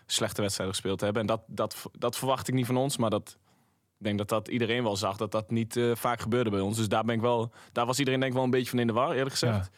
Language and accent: Dutch; Lichtenvoorde, Gelderland, Netherlands; Lichtenvoorde.